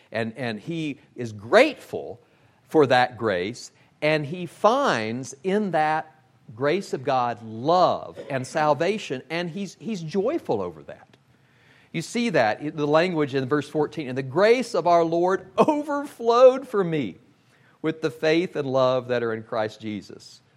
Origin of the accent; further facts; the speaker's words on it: Arkansas, United States; I'm from the Arkansas Razorbacks territory, and so I know where true healing is in the red.